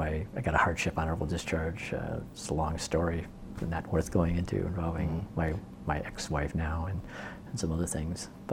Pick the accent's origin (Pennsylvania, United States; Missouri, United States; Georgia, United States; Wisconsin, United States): Wisconsin, United States; Monona; I grew up in Monona, so contiguous to Madison